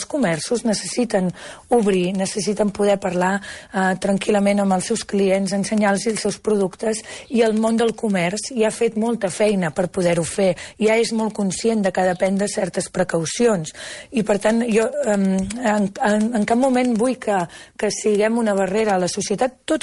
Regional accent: Catalonia, Spain; No és el mateix l'Alt Penedès, que s'assembla molt més a l'Anoia, la meva comarca

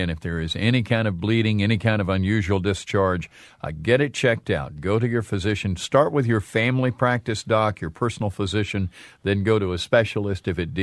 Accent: Birmingham, Alabama, United States; Just living and growing up in Birmingham was the equivalent of smoking several packs of cigarettes a day.

